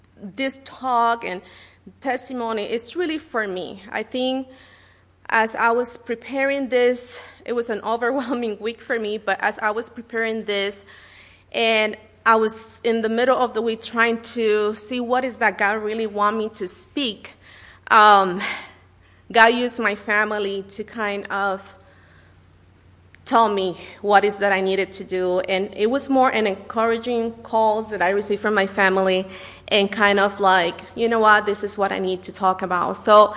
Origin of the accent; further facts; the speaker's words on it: Puerto Rico; English is a second language; I'm from Puerto Rico, and we have, especially between July and September